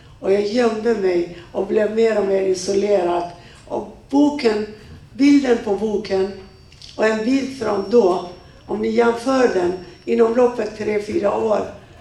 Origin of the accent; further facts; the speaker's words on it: Iran; Swedish is a second language; now in Sweden; Och vi var från södra Iran och centrala Iran.